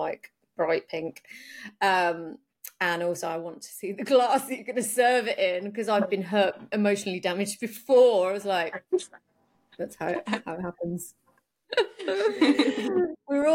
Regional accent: United Kingdom; I think as a Brit

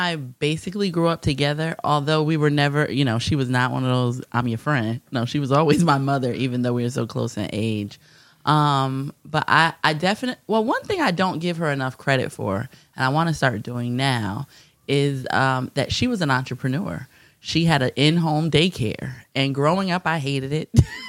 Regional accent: New Haven, Connecticut, United States; Right here in New Haven, Connecticut, born at the Hospital of St. Raphael, when it was that.

